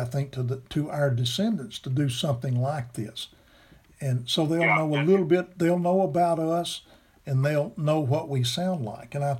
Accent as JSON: {"language": "English", "region": "Alabama", "country": "United States", "said": "of course it's Alabama. And then every question and answer was Alabama. Because everybody knows that's where I'm from because of my accent."}